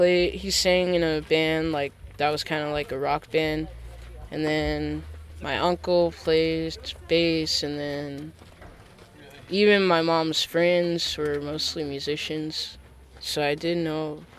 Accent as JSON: {"language": "English", "town": "Nashville", "region": "Tennessee", "country": "United States", "tie": "born or raised there", "also_born_or_lived": "Denver / Detroit", "lives_now": "Los Angeles, United States"}